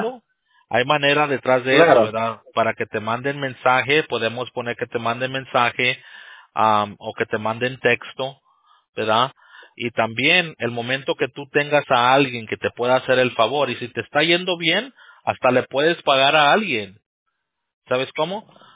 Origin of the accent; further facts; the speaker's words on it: Los Angeles, California, United States; Sí, yo nací acá, pero cuando me crié en Los Ángeles. Y todos mis vecinos eran Chapín y del Salvador.